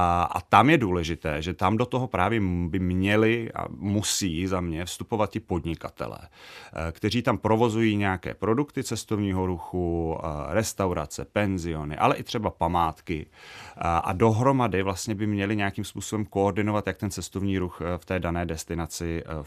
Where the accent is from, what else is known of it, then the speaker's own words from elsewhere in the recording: Ore Mountains, Czechia; born there; Já jako mám rád města a sám sebe považuji v podstatě za městského člověka, ale já jsem se narodil v Krušných horách